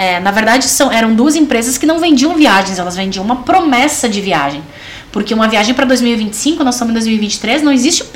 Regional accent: Brazil; Porque o brasileiro, né, e nós somos brasileiras, nós estamos no meio, né?

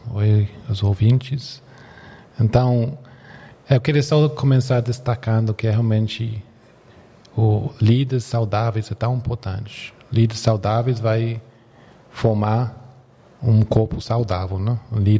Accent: England, United Kingdom; Portuguese is a second language; eu sou da Inglaterra. Talvez não dá para saber como é o sotaque brasileiro, mas eu venho da Inglaterra

